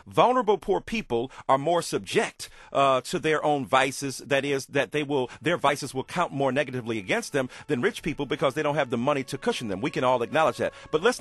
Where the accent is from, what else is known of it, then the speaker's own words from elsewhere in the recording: Detroit, Michigan, United States; in the freedom of your home in Detroit, which is my hometown from where I hail